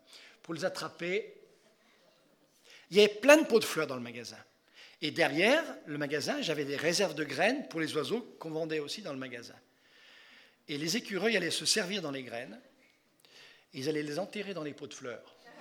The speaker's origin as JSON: {"language": "French", "country": "France", "said": "Si on devait demander aux Français, je suis Français, hein"}